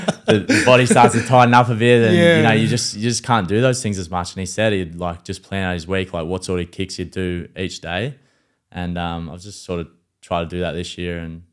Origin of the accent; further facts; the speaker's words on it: New Zealand; this guy to me was obviously growing up in New Zealand as well.